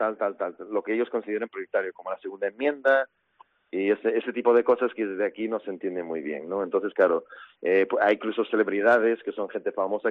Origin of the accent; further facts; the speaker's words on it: Manhattan, New York, United States; Nueva York. No, yo soy de Nueva York.